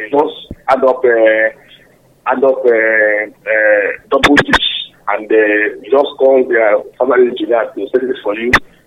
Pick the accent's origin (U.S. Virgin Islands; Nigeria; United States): Nigeria; Imo; now in Gafanan, Nigeria; I'm calling from, I heard from Umudim. As I used to say, Umudim is in the Kedru is in Imo State. I'm calling you from Gafanan.